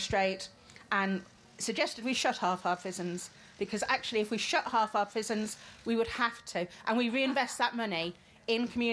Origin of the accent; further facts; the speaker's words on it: Yorkshire and the Humber, United Kingdom; I'm from South Yorkshire